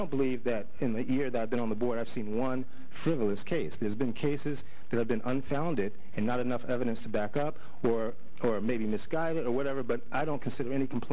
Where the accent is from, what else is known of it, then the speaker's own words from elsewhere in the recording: Philadelphia, Pennsylvania, United States; He grew up in South Central Los Angeles. I grew up in North Philly. So as I said, we know what police abuse is about.